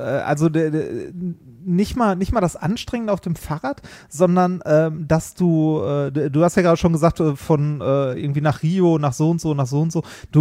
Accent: Essen, North Rhine-Westphalia, Germany; Und zwar selbst in Essen, wo ich aufgewachsen bin.

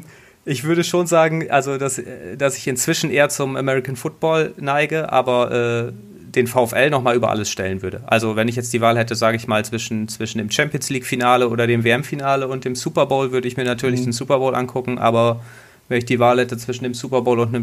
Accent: Osnabrück, Lower Saxony, Germany; now in Rulle, Germany; ich bin 34 Jahre alt, geboren und aufgewachsen in Osnabrück und wohne jetzt im Speckgürtel, sozusagen im Landkreis Osnabrück im wunderbaren Rulle.

